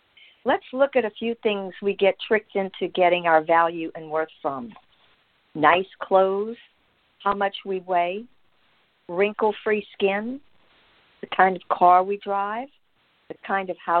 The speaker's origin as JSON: {"language": "English", "region": "Louisiana", "country": "United States", "tie": "born or raised there", "said": "I grew up in Louisiana and lived there for 25 years."}